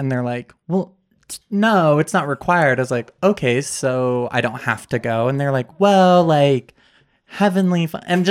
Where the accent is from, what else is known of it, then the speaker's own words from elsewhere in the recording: Dallas, Oregon, United States; also born or lived in Salem; Yeah, so I grew up in, kind of Dallas, which is really conservative, but in middle school we moved over to Salem, which is less conservative